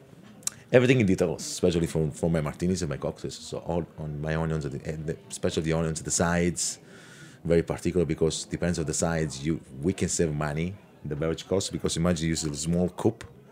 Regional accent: Basilicata, Italy; And we are Lucani. So I'm from Lucania, which is Basilicata, the old name. But I'm Lucano.

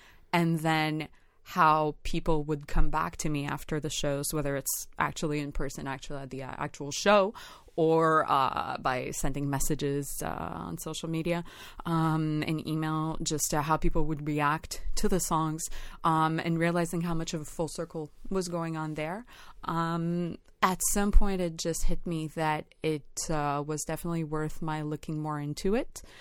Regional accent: Montreal, Quebec, Canada; I am a musician from Montreal.

